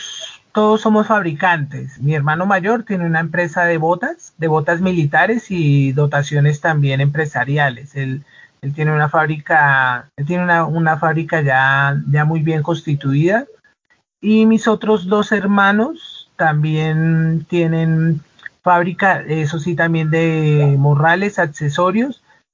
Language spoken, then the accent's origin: Spanish; Bogotá, Colombia; Yo soy bogotano. Prácticamente toda mi infancia la viví en el centro de Bogotá, en el barrio Las Cruces.